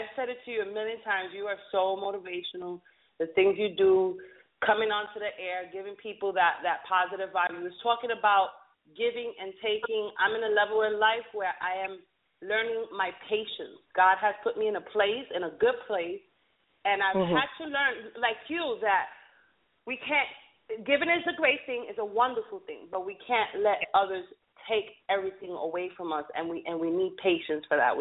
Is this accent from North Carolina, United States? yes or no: no; Bronx, New York, United States; we come from the Bronx, we come from our own empire